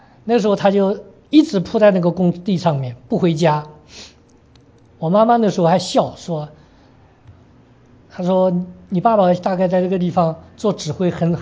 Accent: Heilongjiang, China; born there; also born or lived in Liaoning / Beijing / Shanghai / Anhui; 我生在东北的黑龙江，然后我们去过辽宁，辽宁有鞍山，我们去过北京，北京有首钢，我们又回到过上海，上海有上钢，最后到了安徽一个叫马鞍山的地方，那个地方有马钢。

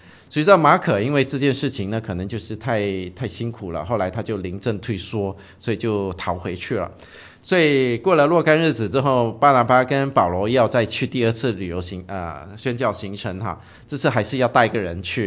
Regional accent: Brunei; 大家都知道我是文莱出生长大的。Okay, 我们在文莱出生长大的人都是被欺负的，就是我们没有身份，然后我们是被马来人给欺负的。

